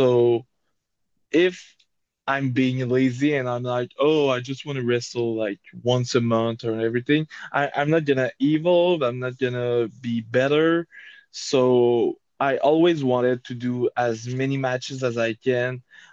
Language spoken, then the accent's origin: English; Canada; because I'm Canadian, it's really complicated